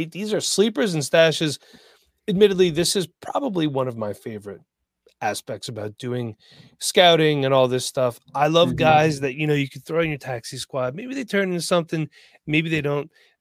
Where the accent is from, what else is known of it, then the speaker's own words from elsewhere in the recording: Pennsylvania, United States; I'm old and from Pennsylvania.